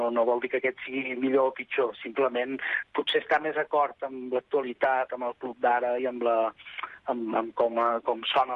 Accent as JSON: {"language": "Catalan", "town": "Manresa", "region": "Catalonia", "country": "Spain", "said": "Jo sóc de Manresa, vull dir que, en certa manera, és molt proper."}